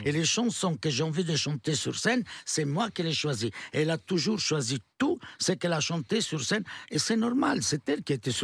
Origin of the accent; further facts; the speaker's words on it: France; nous sommes d'origine italienne, même si nous sommes français depuis une éternité